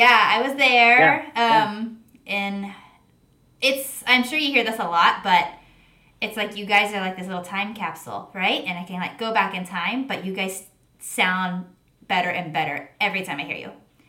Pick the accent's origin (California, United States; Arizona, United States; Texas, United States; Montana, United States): Texas, United States; I'm from Texas. Yeah. So my goal was to, like, go home and go to that show